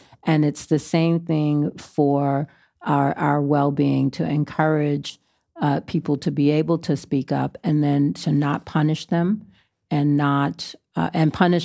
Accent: New York City, New York, United States; as a young girl growing up in Harlem, you know, uptown. So we're all the way downtown on the west side. I grew up all the way uptown

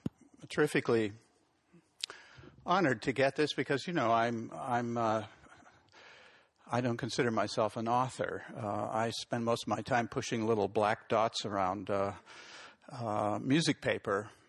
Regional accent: New England, United States; now in California, United States; like so many people I know, and probably half the people in this room, am an immigrant to California. I came here from New England, and Hallelujah Junction documents that trip.

